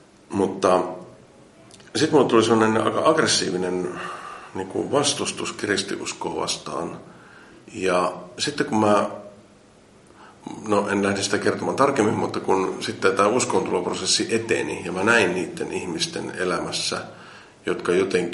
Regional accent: Keuruu, Central Finland, Finland; mä oon Keurulta kotoisin ja äiti elää siellä vieläkin.

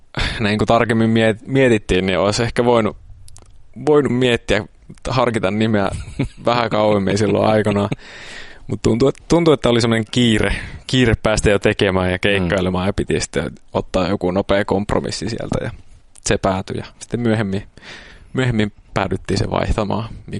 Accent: Oulu, North Ostrobothnia, Finland; kyllä me ollaan oululainen.

